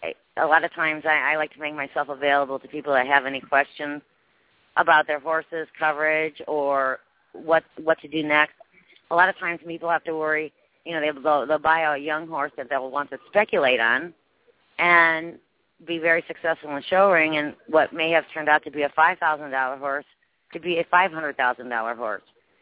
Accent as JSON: {"language": "English", "region": "Ohio", "country": "United States", "said": "And I'm from Ohio"}